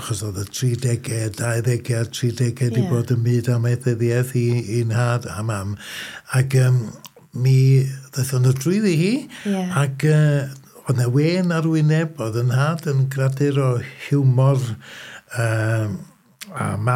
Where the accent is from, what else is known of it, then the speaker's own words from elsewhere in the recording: Llanuwchllyn, Wales, United Kingdom; Dwi'n dod o Lanuwchlyn yng nghanol yr hen Sir Feirionnydd yn Ne Gwynedd y Bunin ac yn fab ffarm … ac yn frawd bach i Tecwyn ddeng mlynedd yn hun, ond o Lanuwchlyn ac yn reit falch